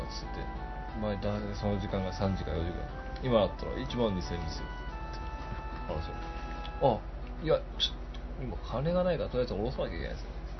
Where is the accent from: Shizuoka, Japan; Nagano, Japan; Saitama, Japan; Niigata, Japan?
Nagano, Japan; 俺の地元が長野だろうさ